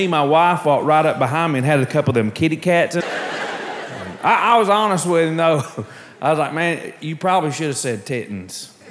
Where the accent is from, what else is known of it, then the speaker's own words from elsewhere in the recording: Arkansas, United States; I am from Arkansas. What are you laughing about already? I'm from a little town in Arkansas. Six people in my graduating class.